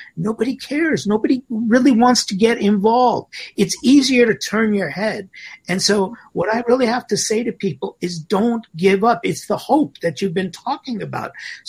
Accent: United States; I'm an American here.

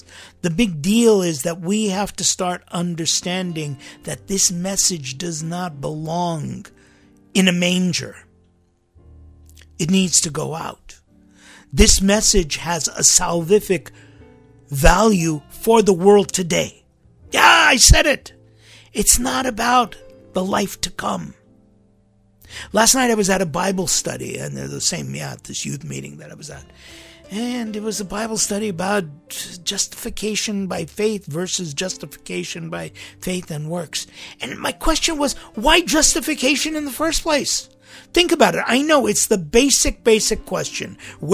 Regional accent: Hollywood, California, United States; because we grew up in Hollywood. Our schools were mixed.

